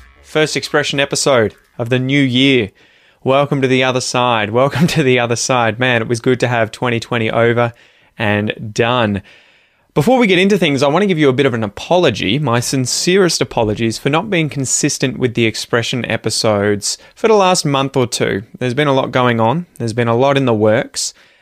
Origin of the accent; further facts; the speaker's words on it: Australia; I'm an Aussie, so it's an Aussie joke, I guess.